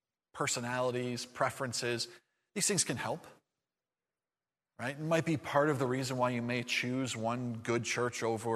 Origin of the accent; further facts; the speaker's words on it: United States; born there; I love being an American. I'm glad to be in this country and to be born into this country